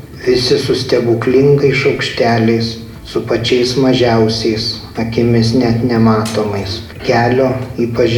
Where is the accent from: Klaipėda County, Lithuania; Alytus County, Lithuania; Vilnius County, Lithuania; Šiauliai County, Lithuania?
Alytus County, Lithuania; Druskininkai; Pirmas dalykas, kad gimiau Druskininkuose